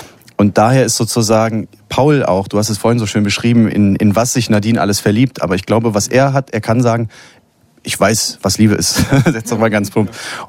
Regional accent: Cologne, North Rhine-Westphalia, Germany; Also ich komme aus Köln, ich bin da aufgewachsen

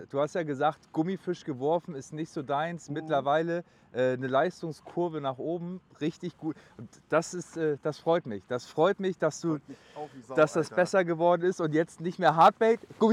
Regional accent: Hamburg, Germany; bei uns in Hamburg

